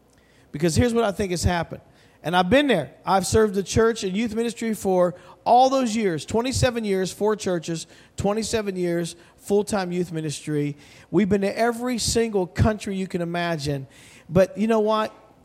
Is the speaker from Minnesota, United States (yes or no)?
no; Washington, Pennsylvania, United States; I'm from Pittsburgh here originally, Washington, PA.